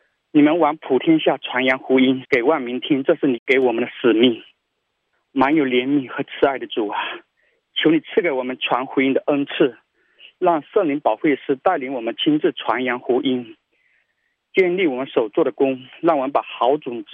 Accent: Zhejiang, China; 我是浙江的

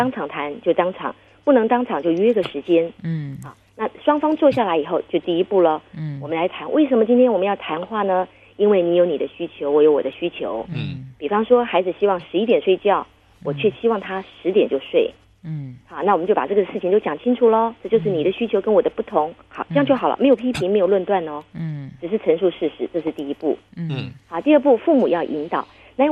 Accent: China; 我们中国人讲话不喜欢人事分得很清楚

